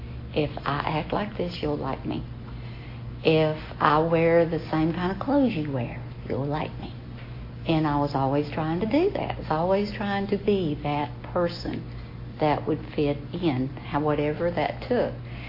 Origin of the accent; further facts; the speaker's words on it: United States; And I grew up right here in Cherokee County. Both my parents, you know, were hardworking people.